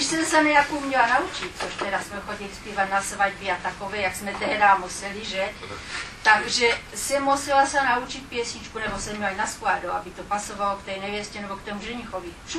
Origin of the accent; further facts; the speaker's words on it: Vrbka, South Moravian Region, Czechia; Já jsem rodačka z Vrbky, která předtím mají bývám, a tam máme tež svoje zvony.